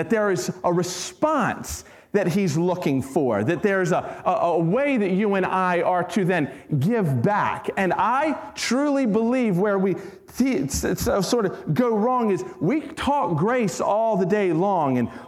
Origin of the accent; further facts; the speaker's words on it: Glen Burnie, Maryland, United States; I grew up in Glen Burnie, right?